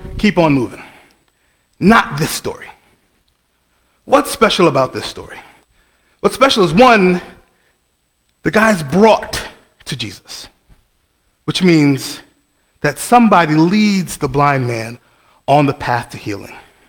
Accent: New York City, New York, United States; Now, I'm from New York City. Heavy Italian mafia presence.

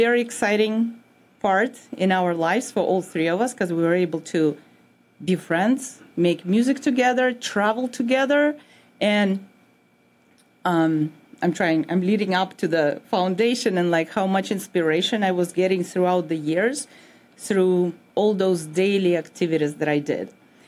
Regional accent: Saint Petersburg, Russia; English is a second language; now in United States; I grew up in St. Petersburg, Russia

